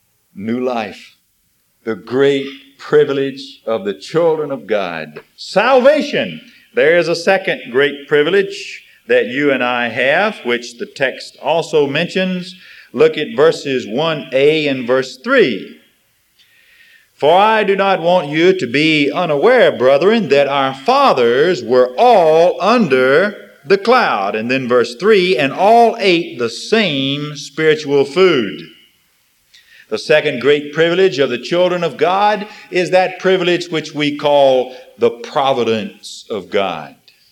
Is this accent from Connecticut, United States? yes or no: no; Montgomery, Alabama, United States; I'm from Montgomery. If you're raised in the cradle of the Confederacy, you read Robert E. Lee and a lot of other things besides.